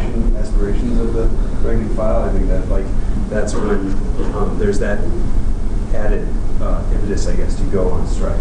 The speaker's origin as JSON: {"language": "English", "town": "Madison", "region": "Wisconsin", "country": "United States", "said": "from Madison, and I would."}